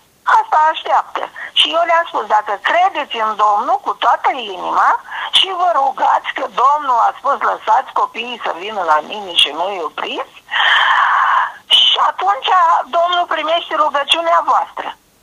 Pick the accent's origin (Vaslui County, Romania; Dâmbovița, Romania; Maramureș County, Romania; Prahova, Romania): Maramureș County, Romania; Eu sunt din Maramureș